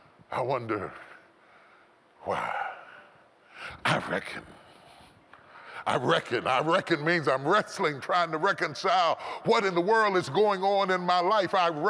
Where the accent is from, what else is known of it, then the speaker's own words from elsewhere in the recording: West Virginia, United States; I grew up in West Virginia.